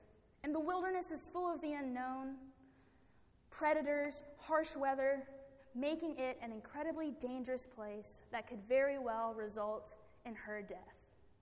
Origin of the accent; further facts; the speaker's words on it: Memphis, Tennessee, United States; I grew up in Memphis, Tennessee, and demographically speaking, the majority of the people in the city are African American.